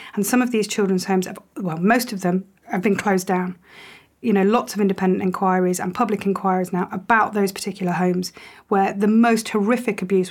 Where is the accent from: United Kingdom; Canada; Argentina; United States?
United Kingdom; I'm British, but I don't feel very English. My family were Polish, Irish.